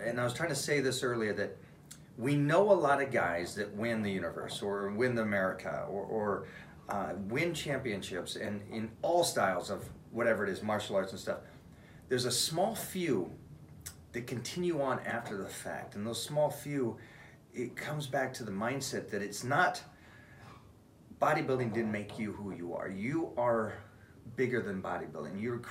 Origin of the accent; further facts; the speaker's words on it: Washington, United States; And I'm a snow guy. I'm from Washington State. I want to ski and be in the cold.